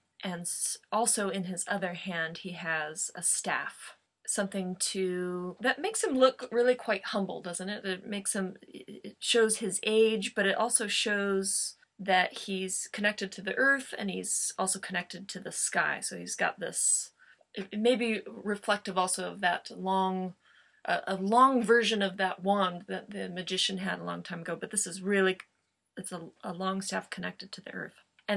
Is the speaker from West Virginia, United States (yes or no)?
no; Joshua Tree, California, United States; And I've just gotten back from Joshua Tree, my hometown, for a festival.